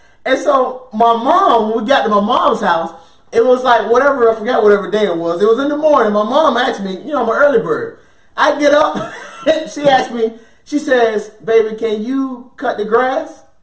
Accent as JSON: {"language": "English", "town": "Tallahassee", "region": "Florida", "country": "United States", "said": "Now, I'm originally from Florida, from Tallahassee, Florida."}